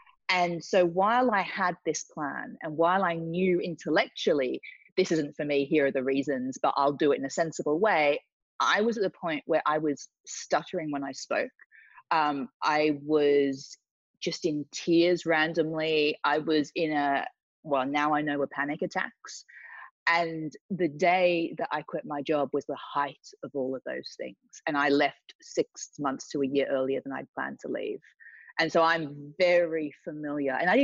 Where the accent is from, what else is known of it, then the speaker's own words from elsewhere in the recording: Australia; moved away as an adult; now in London, United Kingdom; I went through university. I came from Australia to London, went through the corporate world, was working for a big media company.